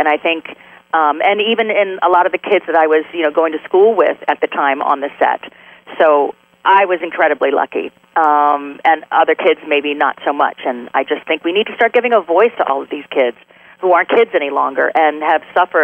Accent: Delaware, United States; born there; also born or lived in Michigan; Philly fan because I was born in Delaware, so I lived there for a while, really close to Philly

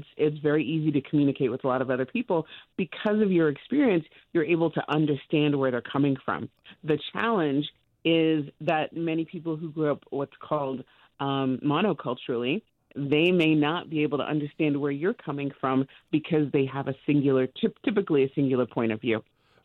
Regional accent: Trinidad & Tobago; also born or lived in Costa Rica; I personally grew up on five continents in seven cultures.

